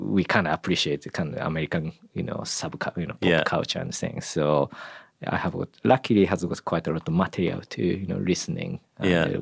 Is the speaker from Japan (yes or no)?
yes; Japan; English is a second language; Yeah, I grew up in Japan.